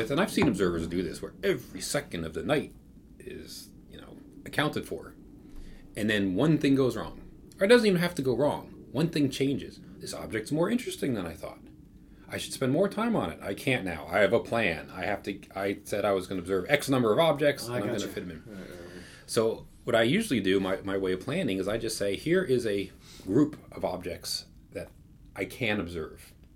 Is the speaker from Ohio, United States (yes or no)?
no; New Jersey, United States; also born or lived in Bronx, United States; Bergen County. About that. I mean, born in the Bronx, but mostly I grew up in Northern New Jersey.